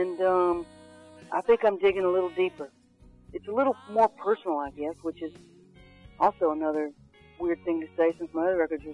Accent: Baton Rouge, Louisiana, United States; So I'm a Southerner born and raised in Baton Rouge, and so when I start to sing, it sounds country

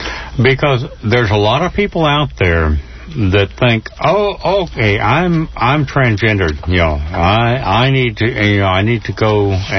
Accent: Panama; I was born and raised in Central America, in Panama. Everything was available there.

